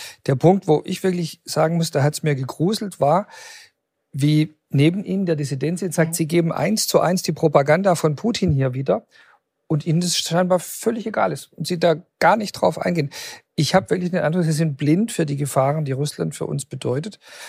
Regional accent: West Germany, Germany; und ich als Westdeutscher spreche

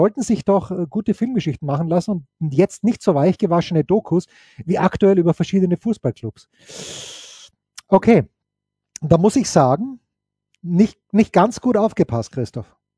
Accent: Styria, Austria; Ja, ich bin Steirer und die schönen Ecken in Niederösterreich, ich habe sie noch nicht gefunden.

